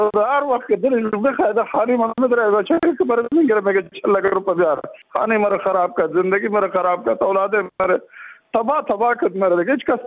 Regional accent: Jalalabad, Nangarhar, Afghanistan; شب یک تن از جلال آباد استم، از ولسوالی سفرود صاحب

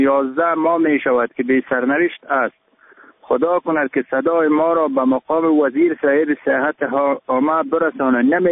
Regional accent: Shighnan, Badakhshan, Afghanistan; از ولایت بدخشان ولسوالی شغنان

